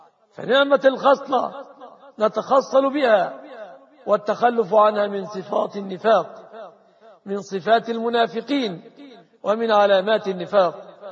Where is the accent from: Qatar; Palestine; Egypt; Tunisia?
Egypt; بلادنا مصر